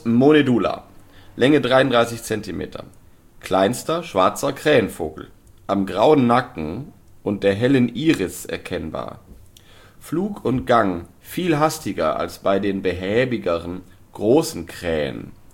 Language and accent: German; Lower Saxony, Germany; bei mir in meiner Heimat, Osnabrücker Land, Oldenburger Land, Münsterland, Emsland, also diese ganze Streifen so westlich an der holländischen Grenze runter